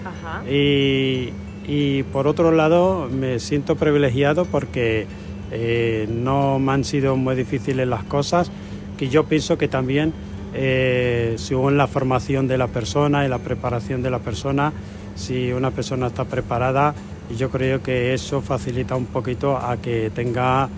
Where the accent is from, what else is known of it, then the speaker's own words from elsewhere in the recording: Morocco; now in Badajoz, Spain; La verdad que llevo como 30 años en España, desde que llegué de Marruecos.